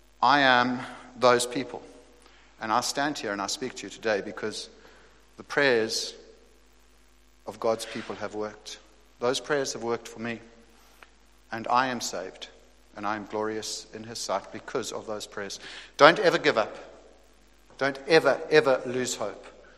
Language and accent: English; South Africa; And we grew up in South Africa, as you know.